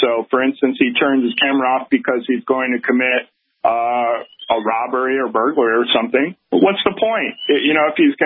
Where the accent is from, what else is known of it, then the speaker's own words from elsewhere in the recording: Puntarenas, Costa Rica; Well, the tourist area just happens to be my hometown.